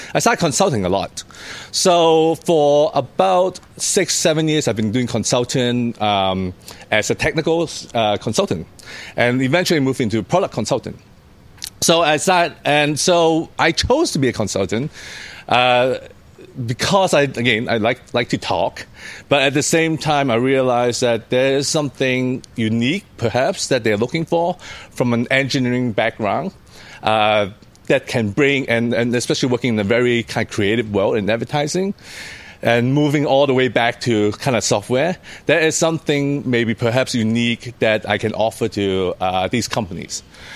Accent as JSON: {"language": "English", "country": "Hong Kong", "tie": "born there", "second_language": "English", "said": "I was born in Hong Kong. I'm Cantonese."}